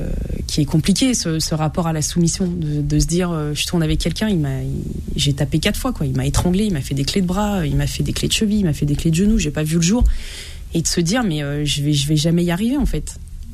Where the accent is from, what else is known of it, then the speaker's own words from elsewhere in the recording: Bourgogne-Franche-Comté, France; parce que moi je viens de la Saône-et-Loire, donc c'est vraiment un petit département, je suis pas du tout de la région parisienne.